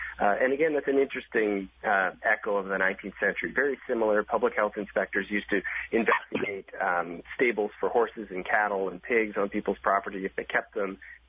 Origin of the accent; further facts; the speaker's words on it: Vancouver, British Columbia, Canada; I know a lot of friends who I grew up with in Vancouver, where I grew up